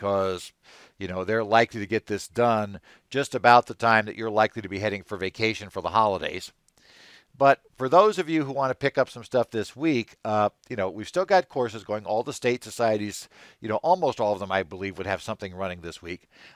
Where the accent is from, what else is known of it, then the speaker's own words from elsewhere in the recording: Phoenix, Arizona, United States; In case you're not aware, I am from Phoenix.